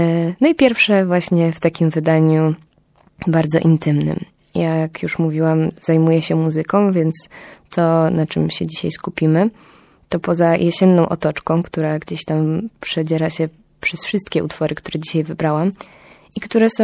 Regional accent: Bydgoszcz, Kuyavian-Pomeranian Voivodeship, Poland; Dzieje się troszkę w okolicach właśnie nadmorskich i gdzieś tam w moich rodzinnych stronach. Jestem z Bydgoszczy, ale to życie kulturalne przeżywam najbardziej w Trójmieście.

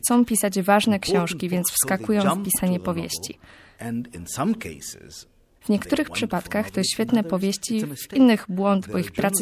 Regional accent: Argentina; jestem z Argentyny.

